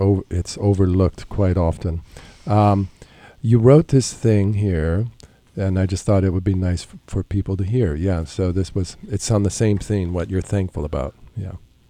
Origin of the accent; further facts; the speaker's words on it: Chicago, Illinois, United States; being a Midwesterner, I'm definitely for the Lions. Packers, I'm from Chicago